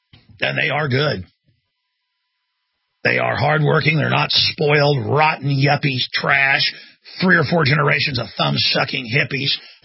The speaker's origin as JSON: {"language": "English", "country": "United States", "said": "I mean, I'm as American as it gets, okay? Up one side and down the other. Pilgrim's Progress, baby, that's me. Pilgrim all the way, one side and down the other. And I, both sides of my family."}